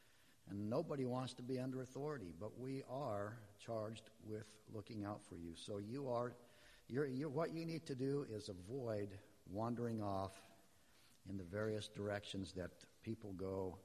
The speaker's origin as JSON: {"language": "English", "town": "Spokane", "region": "Washington", "country": "United States", "tie": "born or raised there", "said": "I grew up in Spokane in a Christian home, and my mother and father were school teachers, both of them."}